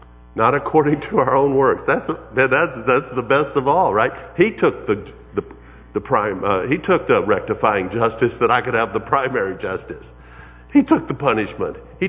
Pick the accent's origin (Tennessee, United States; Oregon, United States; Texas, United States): Texas, United States; Brady; born there; I was born in Brady, Texas.